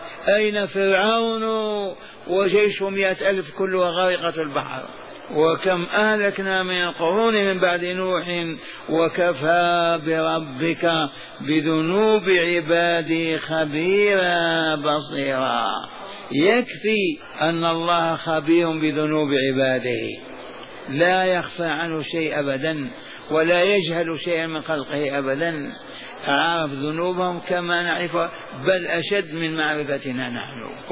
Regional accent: Saudi Arabia; ونحن بخاصة سعوديين راغبين في هذا

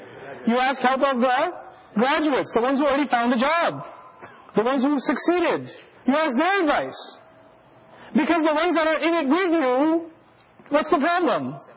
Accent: India; It isn't, because I'm Indian, I and others are human beings.

